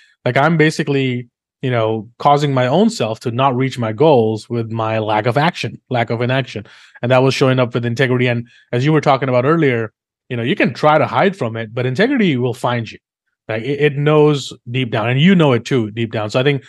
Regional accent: India; moved away as an adult; now in London, United Kingdom; So I was born and raised in India, and I moved to London and just, you know, get my college degree and everything.

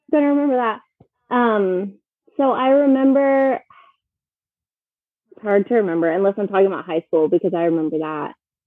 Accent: Florida, United States; We don't have them in Georgia, but I grew up in Florida, so Taco Bell, 7-Eleven, get Slurpees

